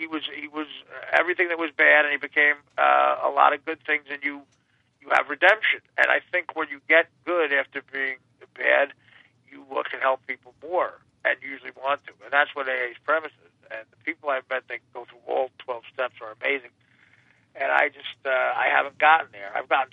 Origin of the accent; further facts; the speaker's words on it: New Jersey, United States; I'm 49 from Jersey.